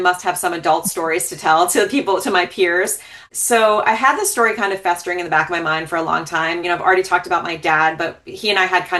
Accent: New Jersey, United States; So I grew up in North Jersey, where I still live now. I live about 5 miles from where I grew up, which is, you know, I've never lived outside of New Jersey.

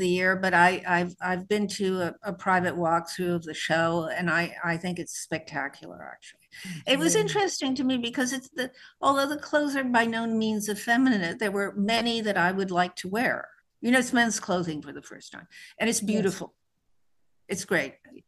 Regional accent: New Mexico, United States; born there; also born or lived in France; I was born in New Mexico. My father was French and wanted to go meet some Indians. So my parents were in New Mexico to meet Indians when I was born.

